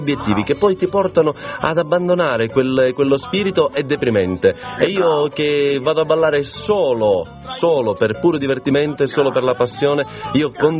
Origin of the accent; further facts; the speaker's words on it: Bergamo, Lombardy, Italy; accent: Bergamasque; Io sono della parte alta di Bergamo, quindi sai, il mio accento è inconfondibile, quindi io conosco il bergamasco come dialetto